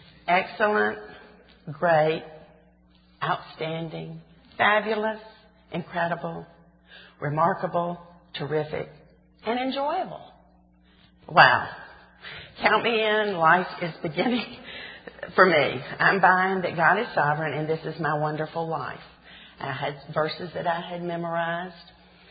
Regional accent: Birmingham, Alabama, United States; I'm from Birmingham, and I've always lived here. I went to college, and other than the 4 years that I was away at school, I've been in Birmingham.

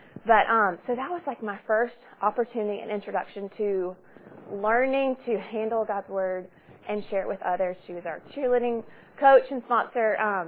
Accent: Birmingham, Alabama, United States; also born or lived in Florida; I grew up here in Birmingham. Spent a little stint in Florida, our family did, and we moved back

